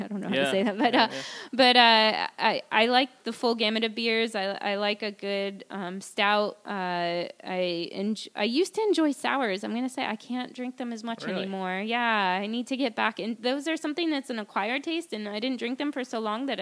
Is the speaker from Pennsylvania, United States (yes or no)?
yes; Pennsylvania, United States; Now I grew up in Pennsylvania, so a nice Yingling, cold Yingling